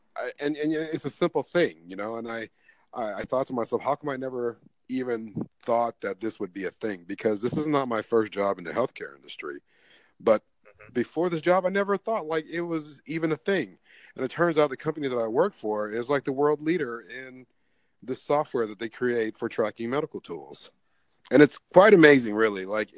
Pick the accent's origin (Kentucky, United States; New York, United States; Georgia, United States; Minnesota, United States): Kentucky, United States; now in Tennessee, United States; I'm from Kentucky. I live in Tennessee.